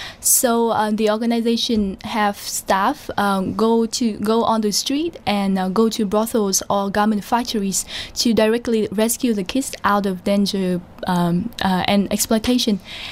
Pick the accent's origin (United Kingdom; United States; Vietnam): Vietnam; Hanoi; English is a second language; moved away as an adult; now in Dublin, Ireland; I'm from Hanoi, the capital of Vietnam.